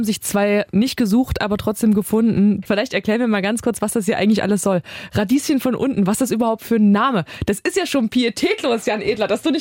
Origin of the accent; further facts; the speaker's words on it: Halle, Saxony-Anhalt, Germany; born there; ich bin Moderatorin, ich bin gebürtig aus Halle, also Hallenserin, immer mal weg gewesen, aber immer gerne wieder zurückgekommen.